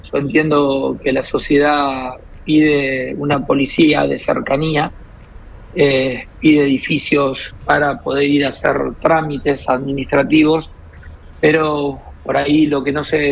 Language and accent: Spanish; Santa Fe, Argentina; como santafesinos tenemos que manifestarnos y realmente tener claridad que esto afecta mucho al interior productivo